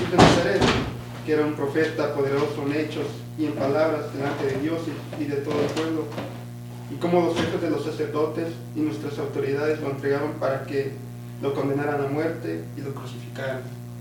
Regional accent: Mount Vernon, Washington, United States; venimos de Mount Vernon, Washington. Somos líderes en la iglesia luterana que tenemos

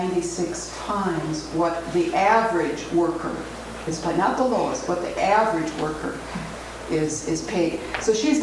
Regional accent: Chicago, Illinois, United States; I mean, I come from Chicago, so I can mention Michael Jordan.

